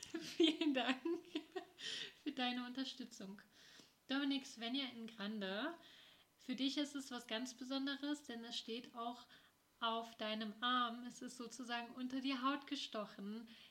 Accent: Northern Germany, Germany; Ich komme aus Norddeutschland. Und ich habe einen Frosch im Hals. Ich komme aus Norddeutschland, aus der Nähe von Hamburg. Ich bin 24 Jahre alt.

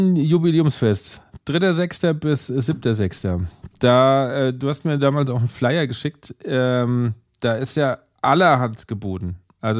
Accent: Bavaria, Germany; born there; now in Rhineland-Palatinate, Germany; also ich bin ja gebürtiger Bayer, ich wohne jetzt seit 5 Jahren in Rheinland-Pfalz.

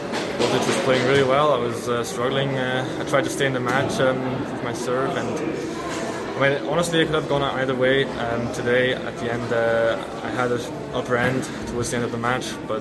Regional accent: Switzerland; I grew up in Switzerland where we also have carpet in winter, so I'd say I'm used to playing on carpet.

